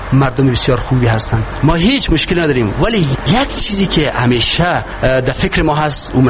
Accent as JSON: {"language": "Persian", "town": "Bukhara", "region": "Bukhara Region", "country": "Uzbekistan", "said": "ما از بخارا بودیم، از بخارا هستیم و از بخارا خواهیم."}